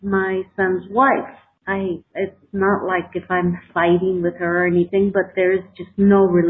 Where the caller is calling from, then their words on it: Mexico; I'm calling from Mexico.